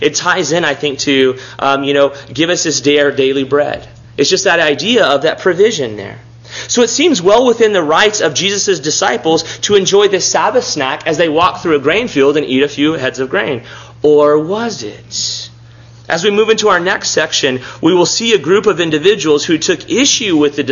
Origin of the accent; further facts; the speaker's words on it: Robstown, Texas, United States; I'm growing up in South Texas in the town of Robstown.